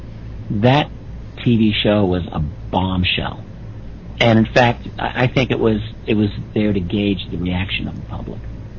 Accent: Brentwood, New York, United States; I grew up in Brentwood, Long Island.

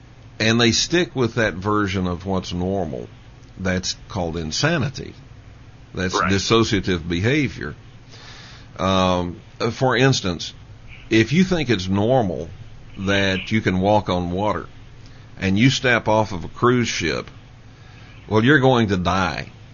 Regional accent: Texas, United States; As a matter of fact, I was raised in Texas.

